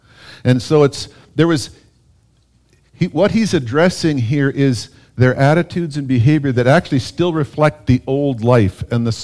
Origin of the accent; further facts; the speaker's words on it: Western Canada, Canada; I'm from Western Canada and you're from Quebec.